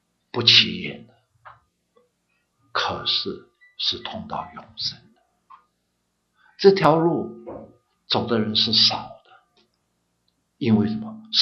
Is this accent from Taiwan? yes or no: yes; Taiwan; 我是台湾出来的，没有什么特别的意思吧